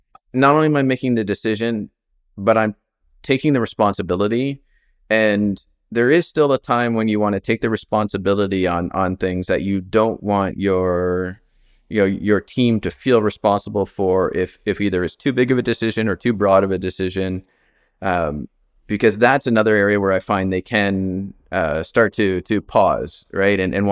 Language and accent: English; Canada; because I'm Canadian.